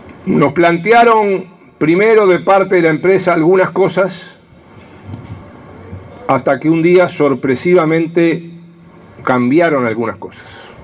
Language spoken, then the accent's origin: Spanish; Uruguay; tenemos que enorgullecernos como uruguayos